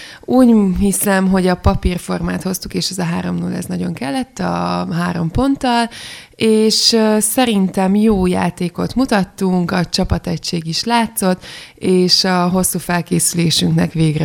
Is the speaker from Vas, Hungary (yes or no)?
yes; Szombathely, Vas, Hungary; also born or lived in Budapest; mint szombathelyiként, Pestre nagyon nehéz volt beilleszkedni, és szerettem azt az életet is, de az úgy elég volt ez a 3 év.